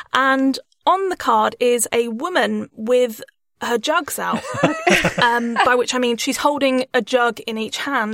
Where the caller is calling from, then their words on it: Edinburgh, Scotland, United Kingdom; I'm calling from Edinburgh. I'm autistic and ADHD